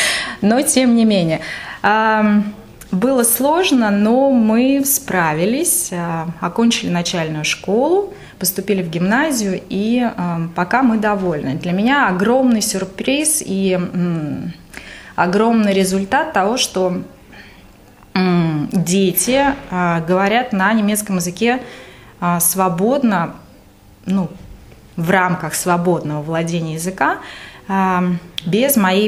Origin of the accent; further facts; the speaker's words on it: Moscow, Russia; moved away as an adult; now in Vienna, Austria; Я приехала из Москвы 2 года назад и сейчас живу со своими дочерьми, которых зовут Полина, 10 лет, и Лиза, 8 лет, в Вене.